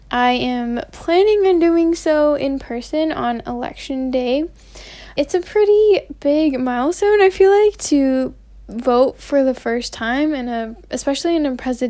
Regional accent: Meridian, Idaho, United States; now in Moscow, United States; I currently live in Moscow, Idaho. I go to school at U of I, but originally I am from Meridian, Idaho. I am 19 years old.

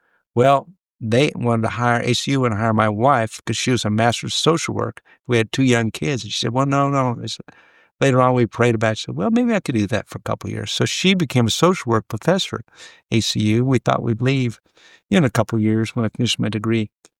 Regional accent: California, United States; moved away as an adult; now in Texas, United States; I grew up in Southern California, and I actually near the coast, so I was a surfer.

